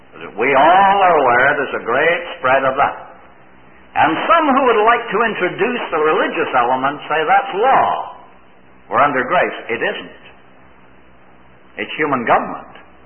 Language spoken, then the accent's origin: English; Canada; I grew up in Canada where, during that time, policemen never carried a gun, simply because you didn't kill them.